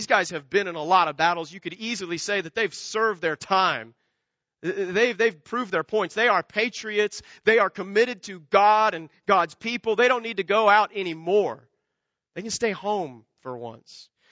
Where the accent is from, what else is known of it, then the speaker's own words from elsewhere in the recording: Kansas, United States; I grew up in Kansas, and you don't schedule things around harvest time.